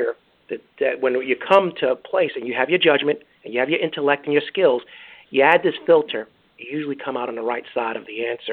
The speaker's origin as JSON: {"language": "English", "town": "Brooklyn", "region": "New York", "country": "United States", "tie": "born or raised there", "said": "Born and raised in Brooklyn to a single mom on government assistance, who did not finish college, but later on went back and got her associate's degree."}